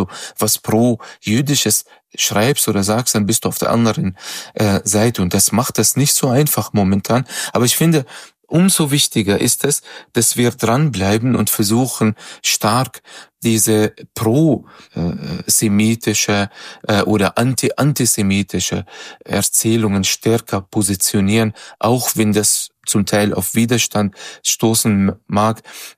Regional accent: Palestine; Ich bin selber ja Palästinenser, meine Eltern sind ja auch 1948 von Palästina geflohen

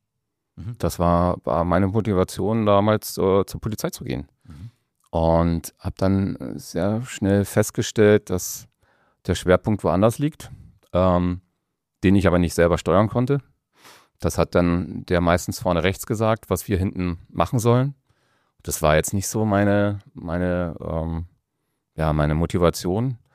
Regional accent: Wolfratshausen, Bavaria, Germany; also born or lived in Northern Germany / Berlin; aufgewachsen bin ich tatsächlich in Wolfratshausen und dann nach Norddeutschland gezogen worden oder verzogen worden und von Norddeutschland dann mit 16 nach Berlin. Mit 17 hatte ich meine erste eigene Wohnung

